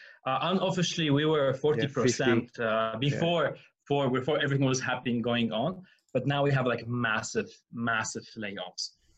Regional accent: Lebanon; now in Germany; keep it in a bank in Germany, let's say, and just send it to Lebanon, it's my home country, and be supported?

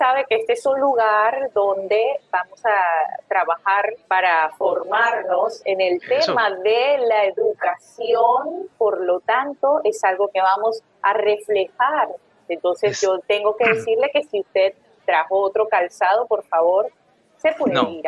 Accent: Maracaibo, Zulia, Venezuela; born there; Vivo en Maracaibo, nací en Maracaibo, mi país Venezuela

